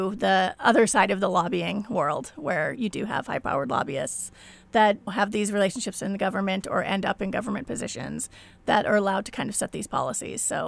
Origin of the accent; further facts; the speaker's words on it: Montana, United States; There, it is, but I think because I grew up there, it's always just been there.